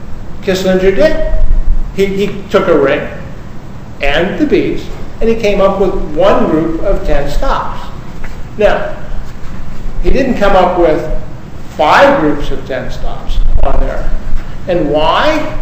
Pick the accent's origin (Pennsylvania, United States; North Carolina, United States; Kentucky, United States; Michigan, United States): Pennsylvania, United States; Pittsburgh; Good morning. I'm here from Pittsburgh.